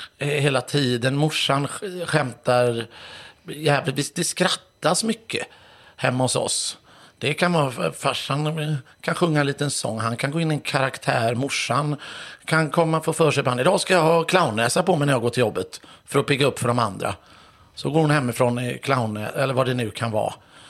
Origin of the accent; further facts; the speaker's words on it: Mölndal, Västra Götaland County, Sweden; Född i Mölndal, Bifrost först och sen flyttade vi till Baltorp.